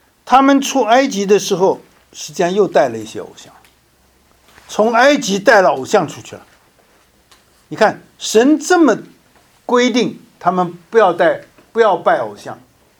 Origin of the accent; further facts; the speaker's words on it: China; 我们想想以色列人的根这么深，我们中国人的根是不是也很深啊？我们小时候都去过这个庙里，对不对？